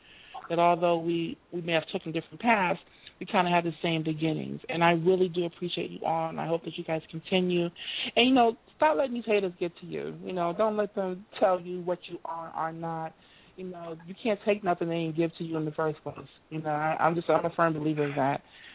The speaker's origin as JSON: {"language": "English", "region": "New York", "country": "United States", "said": "But a part of me, being a New Yorker, a part of me has always wanted to live that life."}